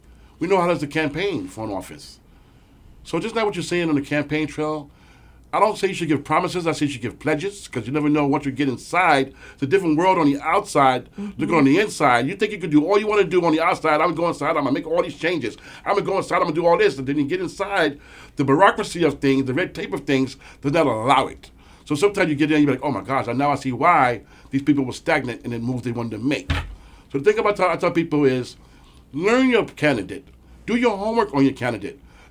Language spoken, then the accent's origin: English; Queens, New York, United States; I'm from Queens, so I know we have a few, you know what I'm saying?